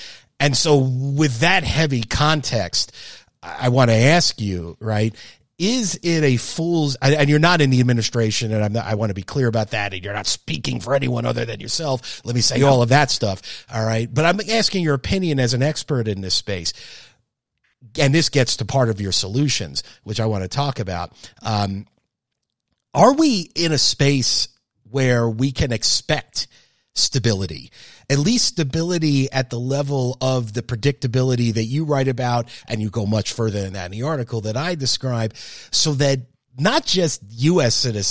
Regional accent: United States; And as an American, the hardest part of watching that interview was to hear U.S. allies refer

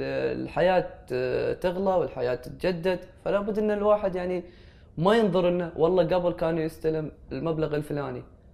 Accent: United Arab Emirates; أنا من أصول يمنية وأنا أفتخر أني أنا من أصول يمنية، لكن الحين أنا أحمل الجواز الإماراتي وأنا إماراتي.

